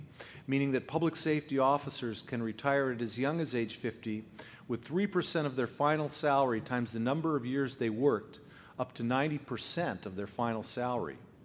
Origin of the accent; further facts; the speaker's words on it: California, United States; Since I'm from California, the initiative process is particularly congenial to me